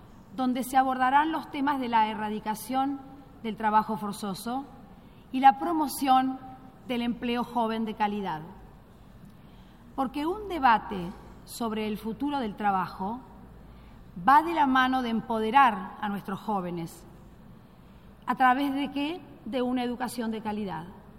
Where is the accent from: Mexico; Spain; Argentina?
Argentina; Como argentina y latinoamericana, no puedo empezar estas palabras